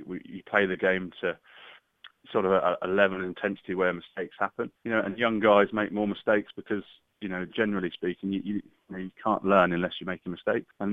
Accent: Bedford, East of England, United Kingdom; I was sort of born and bred in Bedford and played all my rugby through the sort of mini and junior system there

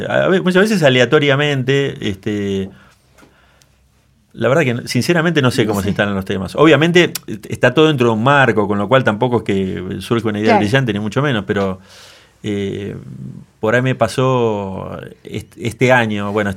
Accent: Bariloche, Río Negro, Argentina; also born or lived in Buenos Aires / Iguazú; nací en Bariloche, viví en Buenos Aires, volví a vivir a Bariloche, sí. Viví en Iguazú 3 años.

